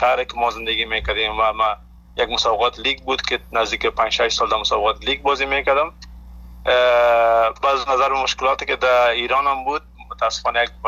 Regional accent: Afghanistan; با نمایندگی از افغانستان رو شرکت میکنم. عشق وطنم است، ما وطنم هیچ وقت فراموش نمیکنم

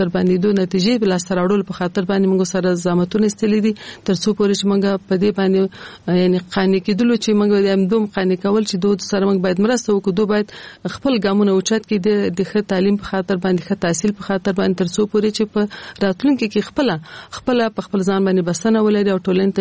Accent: Kabul, Afghanistan; په کال 1940 کال کې زه په کابل ښار کې زیږیدلې یم. زیګون په کابل کې شوه ده او ژوند مې هم د کابل ښار په 15 مناحیه کې یعنی د خوشحال مینه منطقه کې ما ژوند کړی ده.

